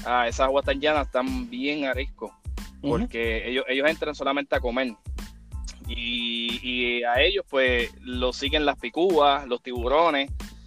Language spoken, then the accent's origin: Spanish; Bayamón, Puerto Rico; Nací y criado en Bayamón. Ok. Y después entonces me mudé al centro, que viene siendo Calle.